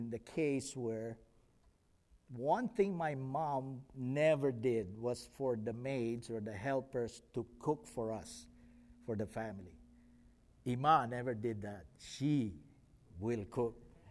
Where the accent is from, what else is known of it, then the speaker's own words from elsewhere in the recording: Philippines; So growing up in the Philippines, we have some kind of an adoption.